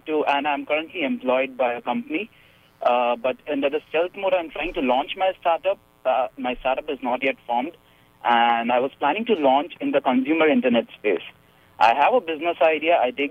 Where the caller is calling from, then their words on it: Milpitas, California, United States; I'm calling from Milpitas, Rohit.